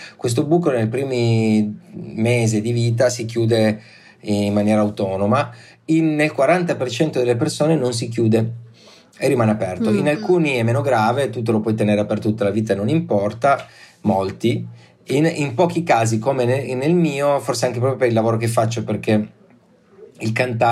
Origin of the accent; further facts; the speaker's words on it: Turin, Piedmont, Italy; sarà che siamo torinesi